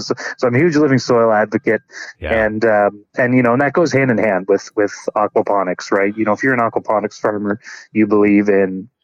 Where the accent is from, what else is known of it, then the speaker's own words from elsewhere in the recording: New Brunswick, Canada; also born or lived in Alberta; because I grew up in New Brunswick, although I was in Alberta for the last 16 years.